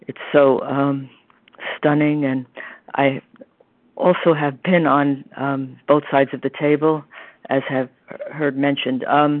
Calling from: New York, United States; New York.

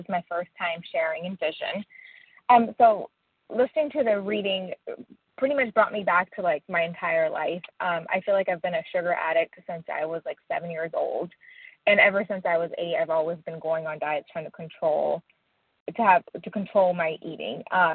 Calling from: Tampa, Florida, United States; I'm calling from Tampa, Florida.

